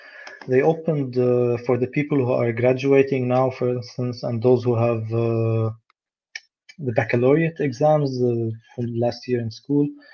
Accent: Beirut, Beirut Governorate, Lebanon; now in Berlin, Germany; Yeah, I grew up in Beirut.

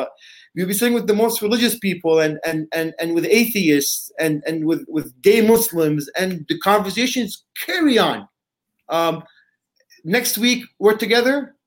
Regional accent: Canada; now in Dearborn, United States; But I was born in Canada. I was raised in Canada most of my life. I was introduced as an American Muslim, but I'm a Canadian Muslim here on a green card still

